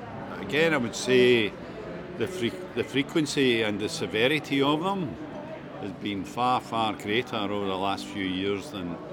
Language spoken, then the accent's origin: English; Glasgow, Scotland, United Kingdom; I was brought up in Glasgow, a pretty rough place. Where it was cold and miserable